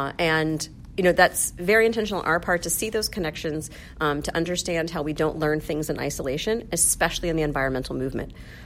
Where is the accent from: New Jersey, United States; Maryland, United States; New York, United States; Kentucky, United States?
Kentucky, United States; now in San Francisco, United States; I grew up in Kentucky and in a part of the country where we didn't really talk about environmental issues. And so when I came to San Francisco, there were so many things that were new